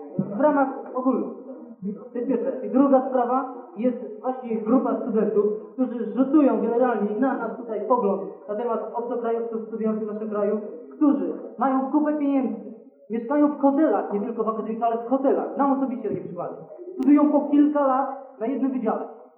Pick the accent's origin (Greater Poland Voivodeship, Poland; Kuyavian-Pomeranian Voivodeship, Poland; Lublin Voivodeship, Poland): Lublin Voivodeship, Poland; Lublin; jestem z Lublina